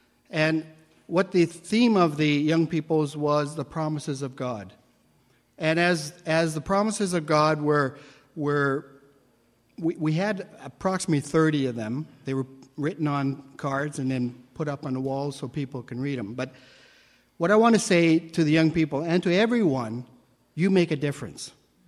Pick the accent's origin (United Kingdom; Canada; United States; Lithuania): Canada; Saskatoon, Saskatchewan; I'm from Saskatoon.